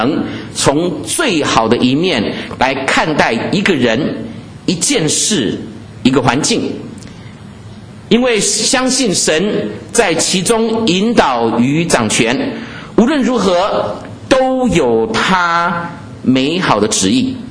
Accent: China; 这个是我们中国人对于包容的一个非常好的解释哦。

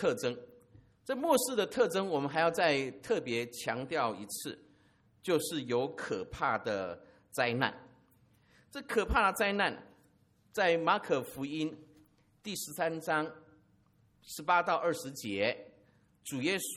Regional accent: Taiwan; 这我们台湾人这个吃不分

